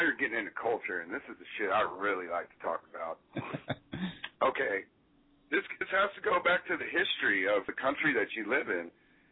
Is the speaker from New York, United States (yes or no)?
no; Victoria, Texas, United States; I grew up in Victoria, which is 2 hours south of Houston.